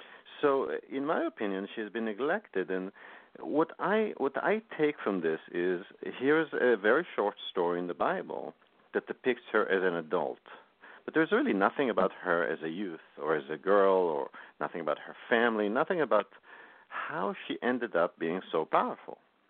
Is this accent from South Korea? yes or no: no; Israel; And I grew up in Israel, and I used to do a lot of hiking and visits.